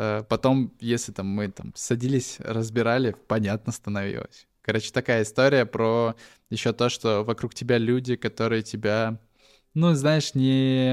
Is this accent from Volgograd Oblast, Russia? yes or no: yes; Volgograd, Volgograd Oblast, Russia; я из Волгограда